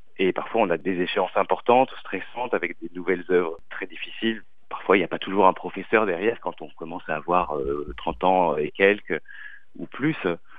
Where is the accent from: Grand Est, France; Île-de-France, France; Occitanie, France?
Occitanie, France; Toulouse; c'était un peu dans cette ambiance-là que j'ai grandi aussi